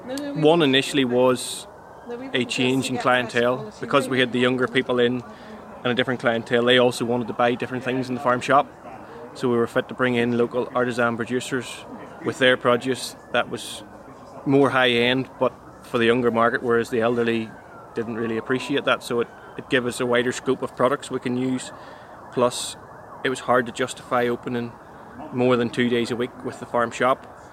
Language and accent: English; Northern Ireland, United Kingdom; Northern Ireland Monitor Farmer.